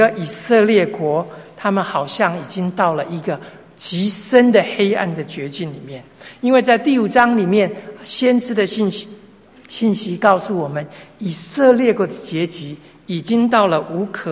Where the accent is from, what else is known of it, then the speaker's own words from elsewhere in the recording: China; 其实用一个我们中国人用的一个字眼来讲呢，它其实像中国人的挽歌